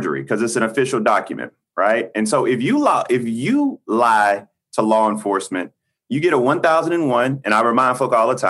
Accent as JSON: {"language": "English", "region": "South Carolina", "country": "United States", "tie": "born or raised there", "said": "In my home state of South Carolina, we're only getting, Black folk are only getting 19% of the shots"}